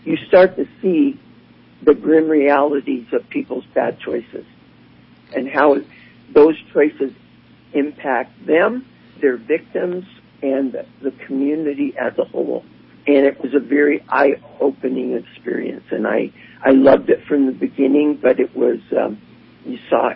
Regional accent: Idaho, United States; Well, I was born and raised in Idaho. After living different places and going to college and law school, I came back to Boise

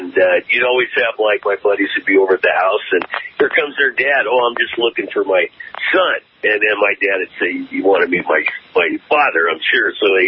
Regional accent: Tacoma, Washington, United States; Well, I grew up in Tacoma, Washington, which back in the 70s wasn't really known for the mob.

